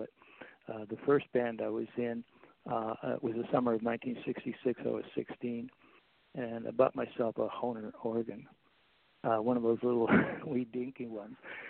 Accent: Toronto, Ontario, Canada; Well, I was born and raised in Toronto. I've lived here all my life.

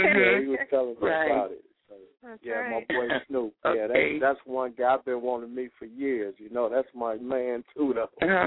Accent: Detroit, Michigan, United States; "Streets Don't Love You Back," my autobiography, growing up in Detroit.

